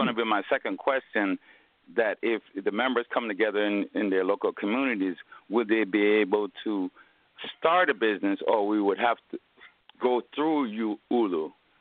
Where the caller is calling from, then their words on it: Orlando, Florida, United States; I'm calling from Orlando, Florida.